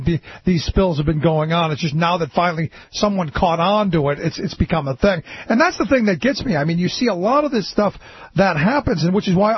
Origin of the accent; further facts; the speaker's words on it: Cleveland, Ohio, United States; I grew up in Cleveland, Ohio, home of the Clean Water Act, the river that caught on fire because it was so badly polluted by the steel mills.